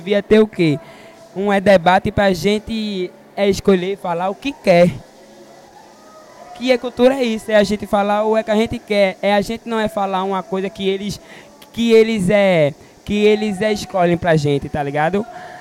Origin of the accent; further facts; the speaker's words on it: Pernambuco, Brazil; sou de Pernambuco, sou um jovem negro gay. Sou de religião, é de matriz africana